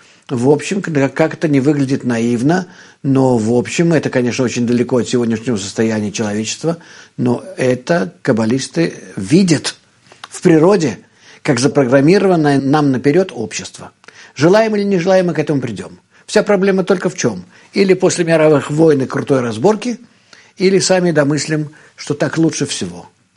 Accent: Russia; moved away as an adult; Я приехал из России, когда мне было 28 лет.

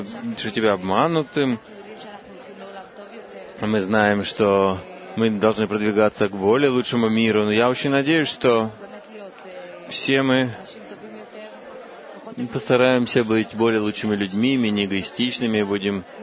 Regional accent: Ashdod, Southern District, Israel; из Ашдода.

